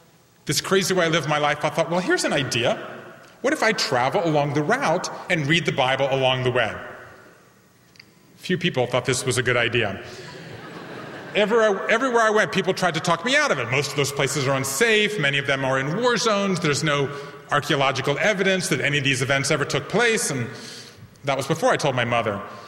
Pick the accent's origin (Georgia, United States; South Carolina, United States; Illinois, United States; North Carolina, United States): Georgia, United States; Savannah; I'm a fifth-generation Jew from the American South, and I grew up in Savannah, Georgia.